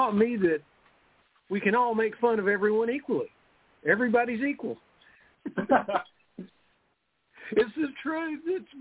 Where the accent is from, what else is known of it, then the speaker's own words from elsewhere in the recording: the South, United States; Yes, I'm from the South, so I say y'all.